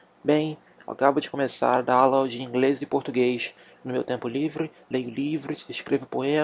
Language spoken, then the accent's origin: Portuguese; Rio de Janeiro, Brazil; nasci no Rio de Janeiro e ainda moro aqui.